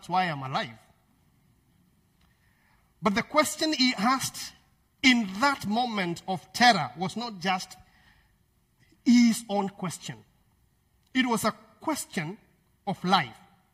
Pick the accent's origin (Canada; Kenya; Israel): Kenya; because I grew up in Kenya, where stories and proverbs and sharp questions shape how we learn and how we make meaning.